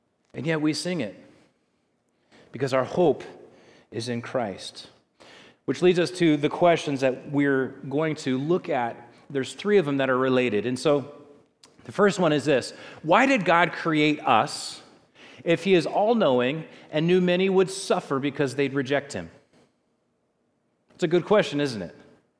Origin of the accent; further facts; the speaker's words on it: California, United States; Now, as a Californian, I can tell you I have something to say about earthquakes.